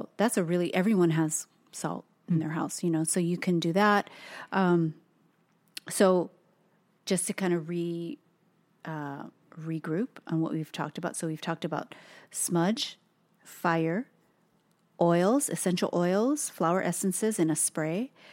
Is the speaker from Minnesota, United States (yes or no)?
no; Hawaii, United States; So salt, so Toast and I, we take this from a little bit from our culture of growing up and being born and raised in Hawaii.